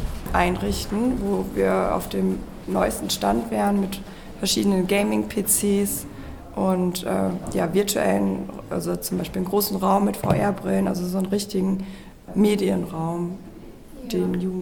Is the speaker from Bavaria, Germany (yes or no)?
no; Ostrhauderfehn, Lower Saxony, Germany; Ich komme aus Ostrauderfehn, das ist in Ostfriesland bei Leer.